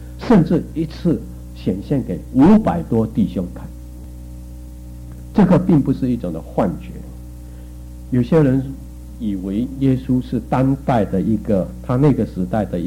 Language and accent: Chinese; China; 我们中国人已经看多了武侠小说都很容易相信了